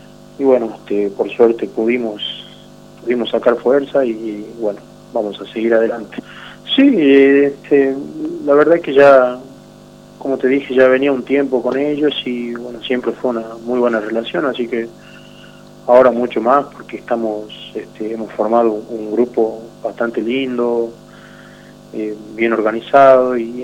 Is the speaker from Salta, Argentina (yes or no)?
yes; Orán, Salta, Argentina; de familia formoseña, paraguaya, chaqueña. Yo nací, me crié acá en Orán.